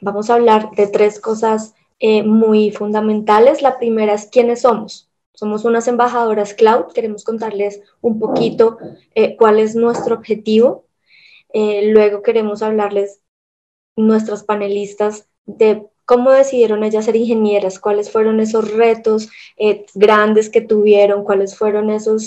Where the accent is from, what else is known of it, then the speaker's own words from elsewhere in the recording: Colombia; soy colombiana, soy Cloud Architect, tengo una maestría en ingeniería de software.